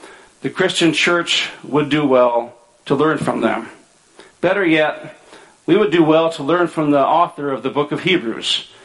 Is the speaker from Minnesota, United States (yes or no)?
yes; Minnesota, United States; And I grew from that understanding of how, to an outsider, I as a Minnesotan might be perceived by others.